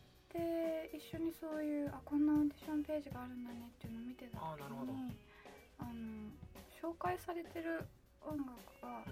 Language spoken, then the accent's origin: Japanese; Osaka, Japan; also born or lived in Hyogo; 出身は大阪なんですけど、いろいろ転々と引っ越しをしてて、うんうんうん、今の実家が兵庫県の大阪寄りの方